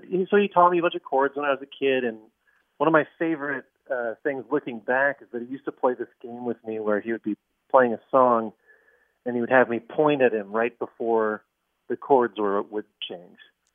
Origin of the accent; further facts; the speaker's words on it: Madison, Wisconsin, United States; also born or lived in Minneapolis / Philadelphia; I grew up in Madison, Wisconsin. We moved around a little bit when I was a kid. I was actually born in Minneapolis and lived in Philadelphia for a little while, but we eventually settled when I was maybe about 7 or 8 in Madison.